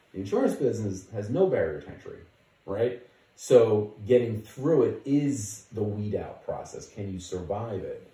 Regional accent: New Jersey, United States; now in Chicago, United States; I'm originally from Jersey. I came to Chicago to go to college

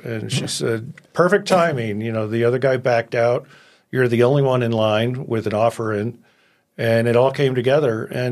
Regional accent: New Jersey, United States; also born or lived in New York / Connecticut; I grew up back east in New Jersey, New York, Connecticut, and did a lot of restaurant chefing back there.

